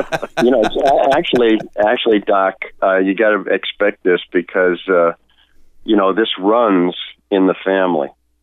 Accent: Virginia, United States; especially here in the Northeast and even a little bit further south, Virginia even. My home state is even affected by this.

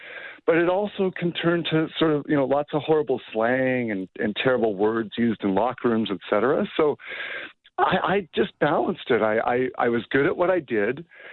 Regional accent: Calgary, Alberta, Canada; I only knew growing up in Calgary. So I wouldn't, you know, I didn't have an experience like growing up in a major metropolitan city like Paris or Toronto

